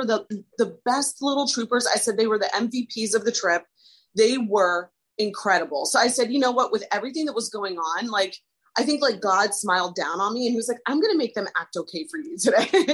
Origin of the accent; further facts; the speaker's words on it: Midwest, United States; now in New York, United States; I was born and raised in the Midwest, which like those are my roots. But I am a New Yorker.